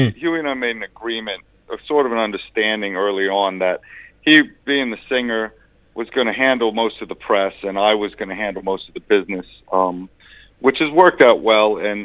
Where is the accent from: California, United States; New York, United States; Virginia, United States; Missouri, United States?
New York, United States; So we're still heavily inspired by, you know, how we grew up in New York and the music.